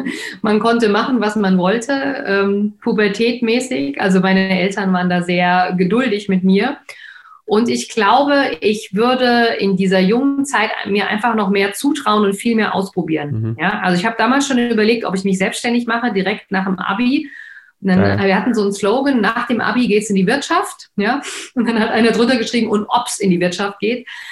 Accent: Frankfurt, Hesse, Germany; Ich komme ja aus Frankfurt, Nied, da kann man nach Höchst drüber laufen

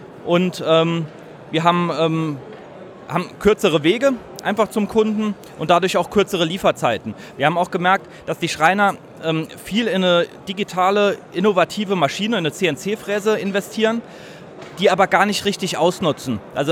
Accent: Saarbrücken, Saarland, Germany; Wir sind beide gebürtige Saarbrücker und sind auch hier geblieben

